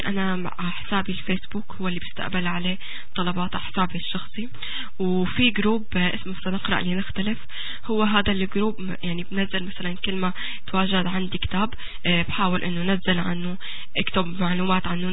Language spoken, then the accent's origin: Arabic; Syria; also born or lived in Saudi Arabia; now in Canada; طلعت سافرت من سوريا تركت، وبعدين عشت بالسعودية 3 سنين